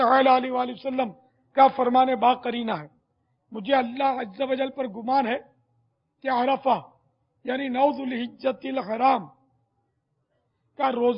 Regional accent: Karachi, Sindh, Pakistan; born there; میں تو یوں پٹھان بھی ہوں پنجابی بھی ہوں اور سندھی بھی ہوں. باب الاسلام کی پیدائش ہے میری یہیں باب المدینہ کی, اور یوں اردو یعنی ہمارے ماں باپ ہجرت کر کے آئے تو مہاجر بھی ہوں.

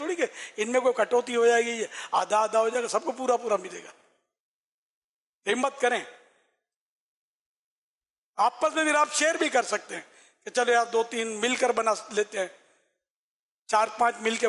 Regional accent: Karachi, Sindh, Pakistan; میرا شہر, کراچی جس میں پیدا ہوا ہوں

